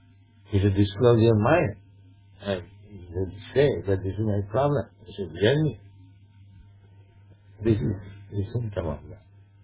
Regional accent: India; I am an Indian. I come from foreign country.

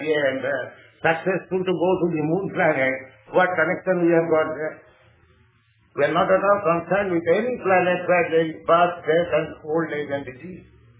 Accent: Vrindavan, Uttar Pradesh, India; just like I'm in Arizona from Vrindavan. Vrindavan, that is 90 miles off from New Delhi.

